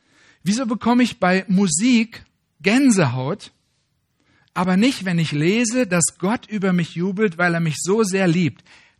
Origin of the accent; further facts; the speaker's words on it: Germany; Ja klar, wir sind Deutsche. Wir freuen uns eher nach innen.